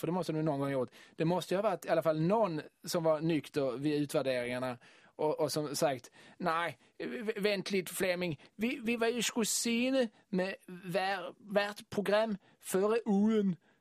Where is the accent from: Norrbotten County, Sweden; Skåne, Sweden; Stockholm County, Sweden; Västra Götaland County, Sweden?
Skåne, Sweden; Jo, så fort man som skåning då eller sydsvensk satte sig ner för att kolla ett dansk tv-program